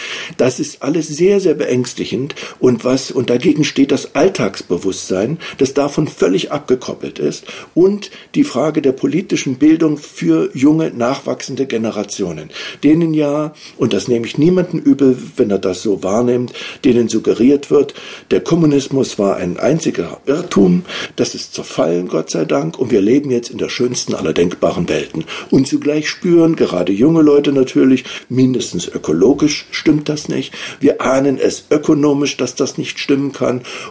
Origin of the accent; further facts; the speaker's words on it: Germany; wir hatten ja bei uns in der DDR eine Epochendefinition dafür.